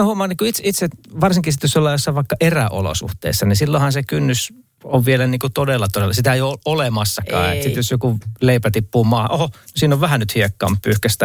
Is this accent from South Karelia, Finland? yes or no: yes; Luumäki, South Karelia, Finland; pidin yhdet juhlat kotikunnassani Luumäellä tuossa viime syksynä